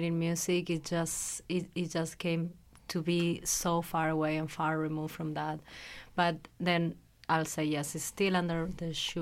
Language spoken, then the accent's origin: English; Argentina; now in Vancouver, Canada; I am from Argentina.